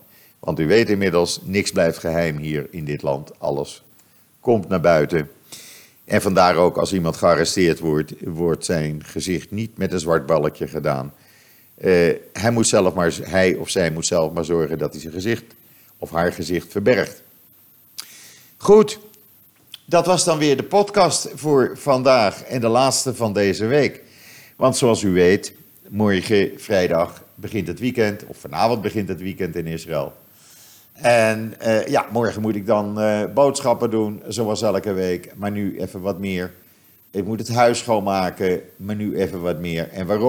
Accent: Netherlands; En ik vind, het is om je rot te schamen toch, als Nederlander.

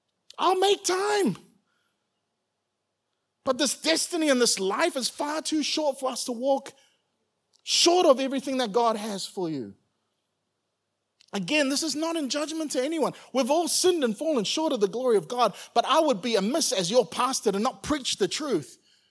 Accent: New Zealand; I grew up in New Zealand, and in New Zealand, Australia, we have a global reputation for not just drinking to savor the drink, but drinking to get drunk.

